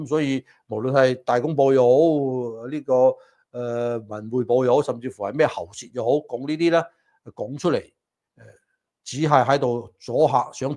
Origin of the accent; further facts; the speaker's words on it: United States; 對我哋美國人嚟講